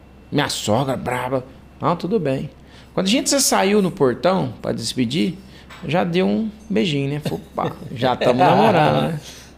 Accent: Cássia, Minas Gerais, Brazil; born there; Cássia, Minas Cássia. Gerais, onde eu nasci, cidade maravilhosa.

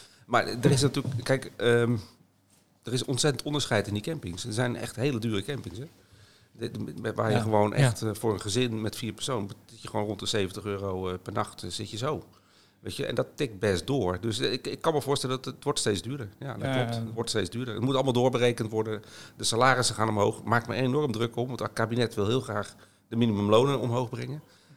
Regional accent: Randstad, Netherlands; now in Zeeland, Netherlands; Nee, want ik kom niet officieel uit Nijmegen. Ik kom uit de Randstad. Maar ik heb altijd wel een hang naar Amsterdam.

